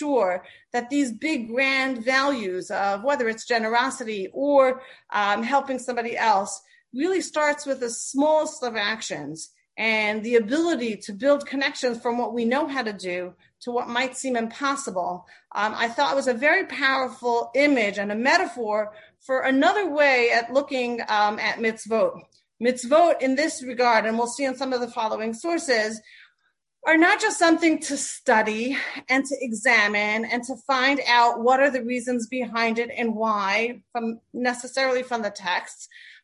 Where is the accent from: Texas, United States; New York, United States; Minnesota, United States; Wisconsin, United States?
New York, United States; New York City; Personally, I grew up in the Lubavitch community in Crown Heights